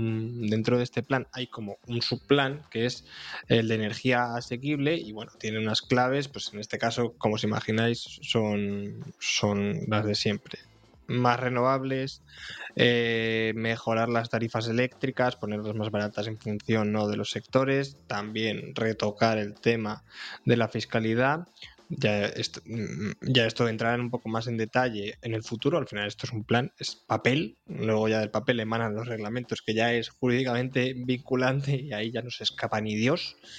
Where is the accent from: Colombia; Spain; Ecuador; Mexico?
Spain; Alcázar de San Juan, Castilla-La Mancha; Bueno, en mi pueblo el carnaval es en Navidad, o sea, yo tengo doble carnaval. Alcázar de San Juan, nudo ferroviario y Villa Imperial Romana, eso es.